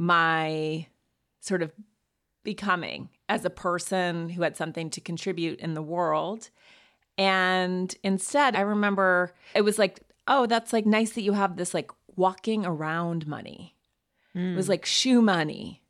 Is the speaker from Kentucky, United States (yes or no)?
no; Montana, United States; because I went to boarding school, went to Yale, but I'm from Montana and I'm like my parents are not in the social registry.